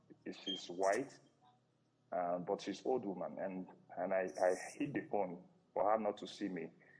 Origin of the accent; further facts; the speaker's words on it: Anambra, Nigeria; now in South Africa; I'm from Anambra, but I live in South Africa.